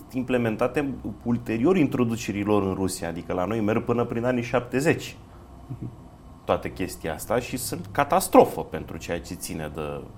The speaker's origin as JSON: {"language": "Romanian", "region": "Bărăgan", "country": "Romania", "said": "Acum, dat fiindcă eu vin din Bărăgan și cumva am fost martor"}